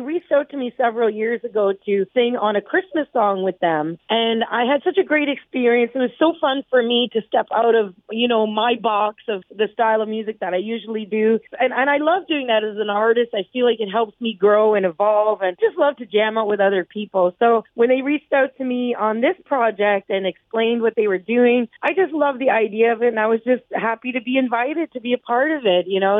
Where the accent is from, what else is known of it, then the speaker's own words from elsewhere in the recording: Ontario, Canada; moved away; I grew up on Manitoulin Island, which is the largest freshwater island in the world.